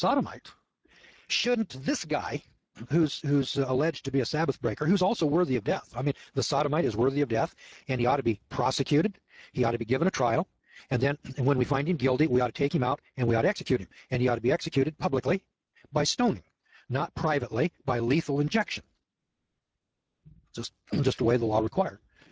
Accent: Corbell, California, United States; And in the little town that I grew up in Corbell, California, during World War II, the mill closed down on Sunday.

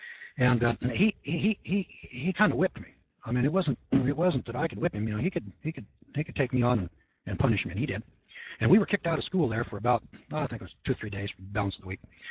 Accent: Eureka, California, United States; Fortuna, Arcata, Eureka, and Ferndale were in the competition, and I was from Eureka, and so I beat him, beat those other three schools. Well, I transferred to Arcata.

